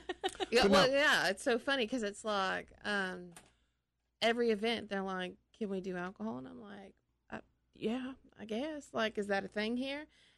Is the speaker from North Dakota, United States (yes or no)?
no; Kentucky, United States; now in Yuma, United States; I'm from Kentucky. I'm from Southeastern Kentucky.